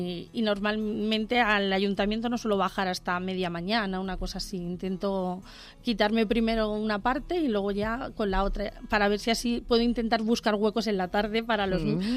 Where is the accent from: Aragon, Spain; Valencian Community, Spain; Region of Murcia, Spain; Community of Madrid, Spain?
Community of Madrid, Spain; Mejorada del Campo; nací en Madrid y luego desde muy pequeña he vivido casi todo el tiempo en Mejorada, San Fernando de Henares, toda la zona del corredor del Henares.